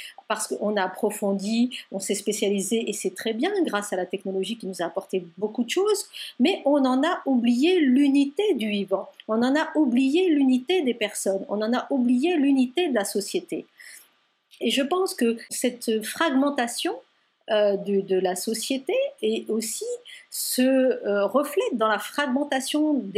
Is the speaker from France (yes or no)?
yes; France; Je suis née en France de parents immigrés marocains, arabo-berbères, et j'ai grandi, de fait, dans une double culture.